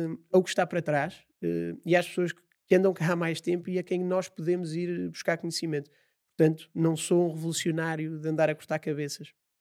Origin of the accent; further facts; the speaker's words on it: Coimbra, Centro, Portugal; Mas eu sou de Coimbra, portanto...